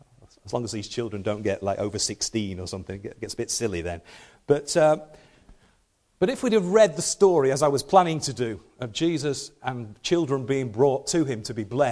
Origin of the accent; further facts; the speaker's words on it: United Kingdom; Even a stiff upper lip, being British, doesn't get us away from what churns within our hearts.